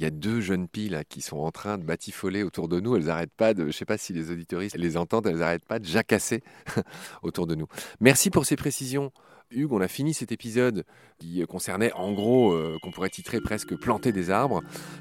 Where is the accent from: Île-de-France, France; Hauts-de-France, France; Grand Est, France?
Grand Est, France; moi, par exemple, je viens de Lorraine.